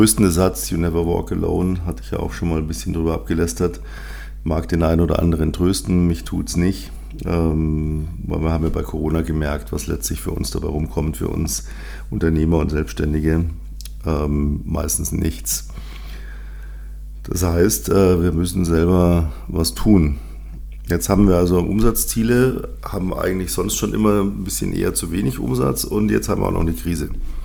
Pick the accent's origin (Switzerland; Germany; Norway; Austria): Germany; Munich, Bavaria; Also wenn ich unterwegs bin, da kommt dann der gebürtige Münchner bei mir durch.